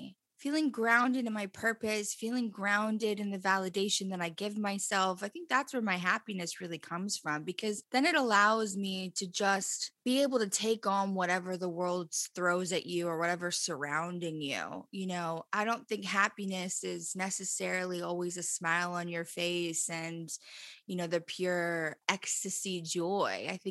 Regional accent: Los Angeles, California, United States; I grew up in the Valley, but I've had a lot of my friends, Angelinos, everybody who's been born and raised here

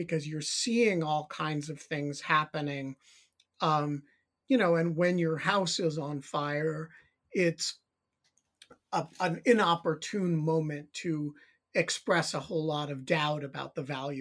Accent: New York City, New York, United States; I grew up in the New York City area.

